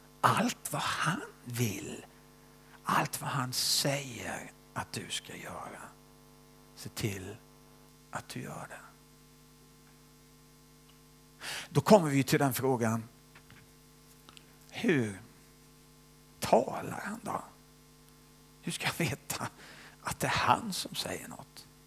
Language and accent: Swedish; Sweden; Som man kan vara som svensk.